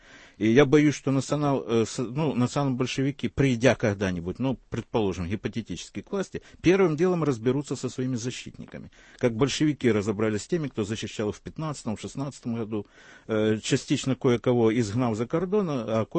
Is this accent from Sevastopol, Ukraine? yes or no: yes; Sevastopol, Ukraine; я, как коренной севастополец, могу сказать